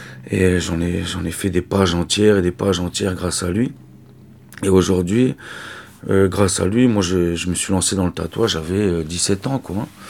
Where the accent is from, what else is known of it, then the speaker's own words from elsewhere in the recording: France; born there; Moi je suis né en France, Donc, ma mère est d'origine marquisienne et mon père est sicilien.